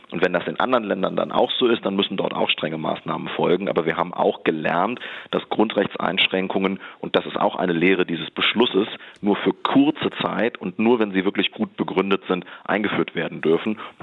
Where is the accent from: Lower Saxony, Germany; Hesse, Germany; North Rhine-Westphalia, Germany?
Lower Saxony, Germany; so beispielsweise in Niedersachsen, wo ich herkomme.